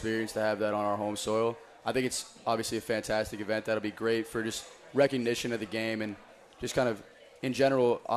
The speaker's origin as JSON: {"language": "English", "region": "New York", "country": "United States", "said": "I'm a New York City FC fan because I'm from New York"}